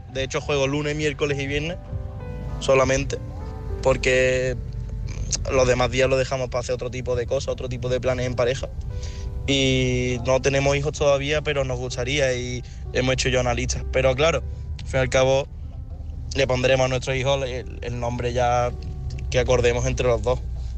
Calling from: Carratraca, Andalusia, Spain; de Carratraca.

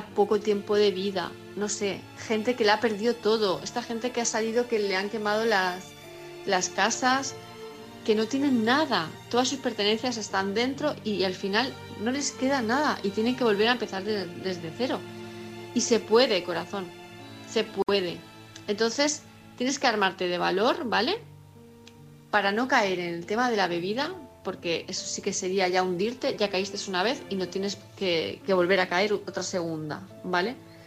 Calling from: Palma, Balearic Islands, Spain; de Palma de Mallorca

